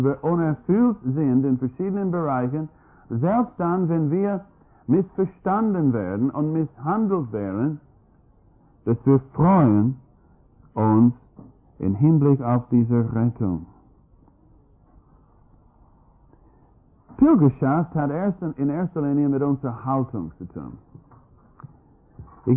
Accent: United States; Und ich als Amerikaner mit einem Bulgaren

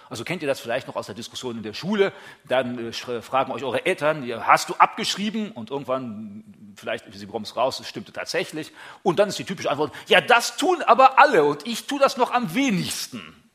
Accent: Germany; Wir als Deutsche sind die Schlimmsten überhaupt

